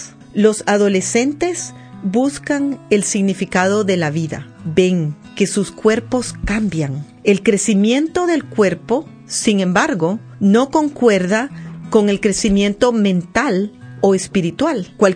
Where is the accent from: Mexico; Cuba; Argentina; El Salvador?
El Salvador; born there; nací en El Salvador, trabajo en Nicaragua en la Universidad Ave María University de profesora de psicología, y he venido a España